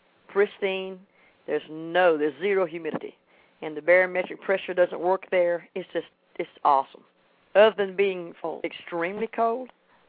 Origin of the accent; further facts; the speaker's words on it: Mississippi, United States; In South Mississippi, about 40 miles from the Louisiana state line.